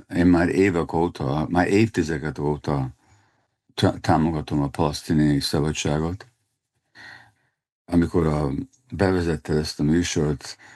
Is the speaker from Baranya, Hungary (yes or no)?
no; Budapest, Hungary; még a fiatalkoromban, a gyerekkoromban, tehát Budapesten is tapasztaltam antiszemitizmust iskolába például.